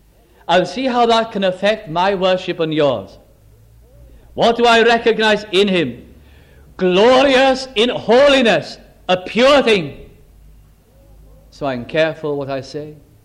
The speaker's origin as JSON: {"language": "English", "region": "Wales", "country": "United Kingdom", "said": "Being a Welshman, it's very difficult for me to remember those words, and you must forgive me now."}